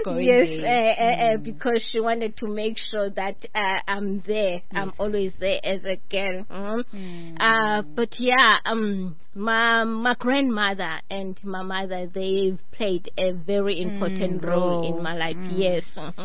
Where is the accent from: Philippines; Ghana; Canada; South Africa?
South Africa; Eastern Cape; I grew up in the Eastern Cape. You know, I was raised by a single mother with the help of my grandmother.